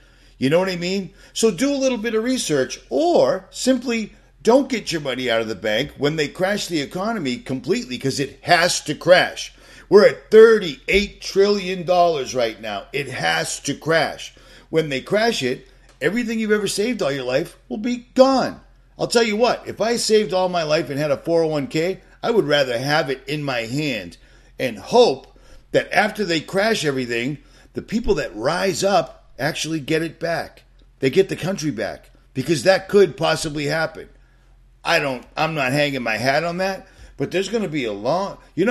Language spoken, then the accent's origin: English; United States; And I'm an American. There's no two ways about it.